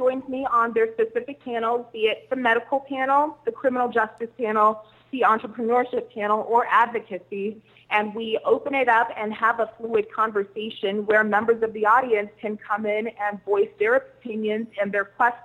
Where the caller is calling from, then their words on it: Denver, Colorado, United States; I am calling you from Denver, Colorado.